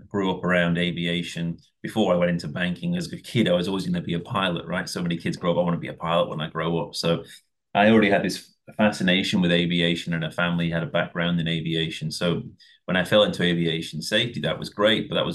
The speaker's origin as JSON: {"language": "English", "town": "Manchester", "region": "North West England", "country": "United Kingdom", "also_born_or_lived": "Melbourne", "moved": "yes", "lives_now": "Gold Coast, Australia", "said": "I was from Manchester, and Melbourne had some vibes which are somewhat similar to Manchester, actually, especially the weather some of the time."}